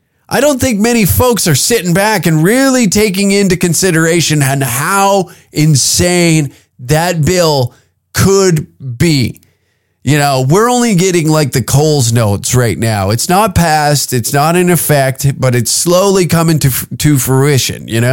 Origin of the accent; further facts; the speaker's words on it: Canada; as a Canadian